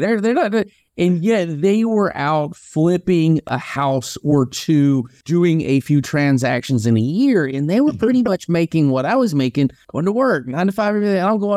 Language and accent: English; Atlanta, Georgia, United States; I'm from Atlanta. So I thought, you know, growing up, I'm gonna fly for Delta.